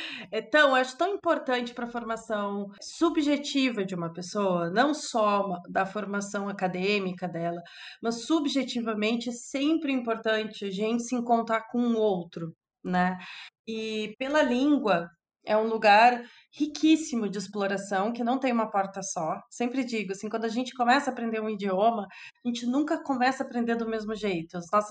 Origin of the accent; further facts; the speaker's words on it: Porto Alegre, Rio Grande do Sul, Brazil; eu sou de Porto Alegre, antes que todo mundo pergunte de onde vem o meu sotaque engraçado.